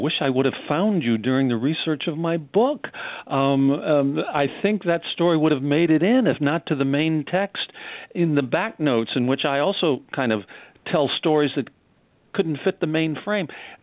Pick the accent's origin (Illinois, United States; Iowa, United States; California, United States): Illinois, United States; Kankakee; I grew up in Kankakee, Illinois, where there were two Frank Lloyd Wright houses on the same street I lived in.